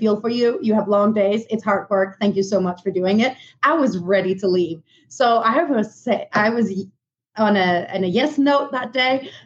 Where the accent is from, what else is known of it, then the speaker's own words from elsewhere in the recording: Denmark; English is a second language; moved away as an adult; now in United States; I'm originally from Denmark. Moved over to the U.S. around 10 years ago